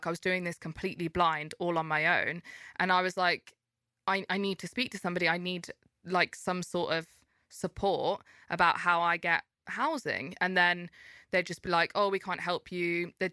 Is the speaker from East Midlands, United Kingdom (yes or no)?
yes; Leicester, East Midlands, United Kingdom; now in London, United Kingdom; I am from Leicester. Couldn't go back to Leicester